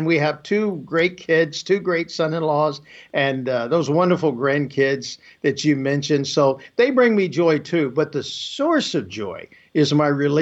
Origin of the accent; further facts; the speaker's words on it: Alabama, United States; Well, you know, I grew up in North Alabama, where I still live